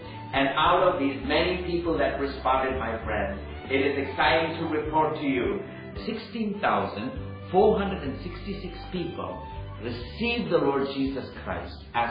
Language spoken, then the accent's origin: English; Chennai, Tamil Nadu, India; from Chennai, India, with the Ministry of the Hindustan Bible Institute and Global Partners International.